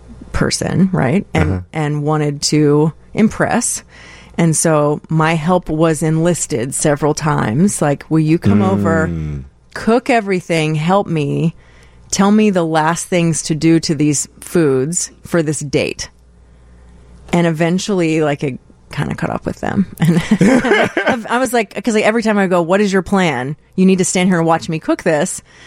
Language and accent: English; Texas, United States; now in Chicago, United States; Texas, I guess, is home.